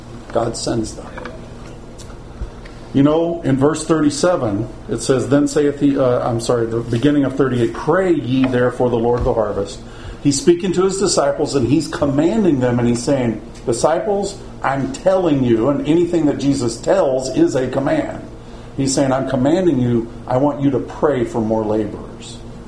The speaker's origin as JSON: {"language": "English", "region": "Texas", "country": "United States", "said": "I'm a Texan, and the state drink of Texas is Dr. Pepper."}